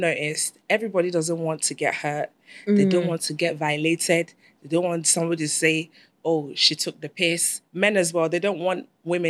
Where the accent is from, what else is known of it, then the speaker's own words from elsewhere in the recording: Nigeria; My way, I'm a Nigerian girl.